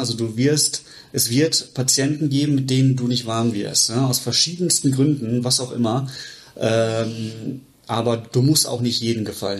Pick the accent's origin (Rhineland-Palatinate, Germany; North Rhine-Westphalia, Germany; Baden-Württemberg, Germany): North Rhine-Westphalia, Germany; Bochum; Ich bin aus Bochum, habe in Regensburg mein Zahnmedizinstudium gemacht und bin jetzt hier seit 2021 selbstständig in der Praxis in Bochum.